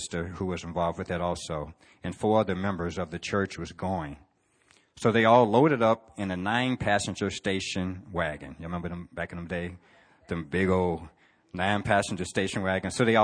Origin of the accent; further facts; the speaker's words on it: Chicago, Illinois, United States; But I was born in Chicago, Illinois in 1963.